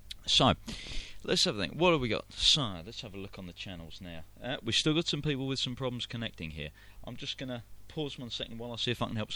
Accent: London, United Kingdom; accent: very heavy London accent; I'm English, I'm a Londoner, born and bred, and I've got a very, very heavy accent.

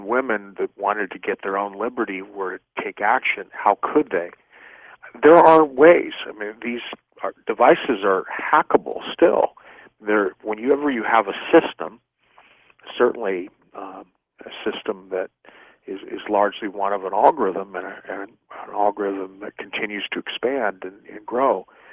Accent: California, United States; Well, I think since I was a young boy growing up in Silicon Valley, having started out when I was 9 years old, back in the late 70s, early 80s, with an Apple II computer

